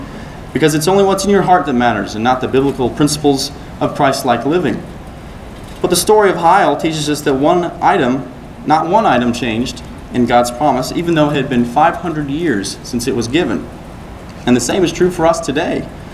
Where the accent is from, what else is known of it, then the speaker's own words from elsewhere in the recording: Nashville, Tennessee, United States; I'm from Nashville, Tennessee.